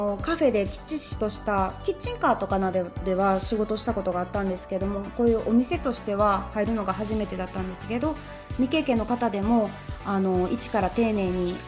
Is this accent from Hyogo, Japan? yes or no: no; Osaka, Japan; now in Maizuru, Japan; 私は地元が大阪なんですけども